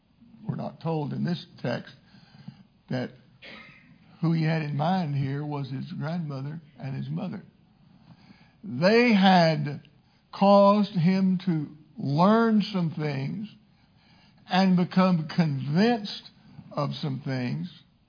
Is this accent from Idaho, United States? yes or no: no; Texas, United States; I know when I was growing up in Jefferson County, Texas, my dad came to me one day